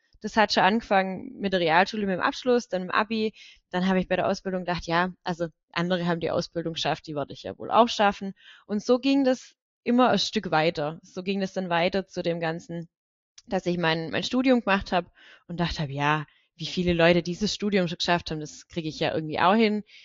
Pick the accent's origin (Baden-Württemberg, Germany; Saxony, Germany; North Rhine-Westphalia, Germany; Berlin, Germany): Baden-Württemberg, Germany; Reichenbach im Täle; bin in Reichenbachl-Teile groß geworden und ist ein Teilort von der Gemeinde Deggingen. Es sind 1700 Einwohner.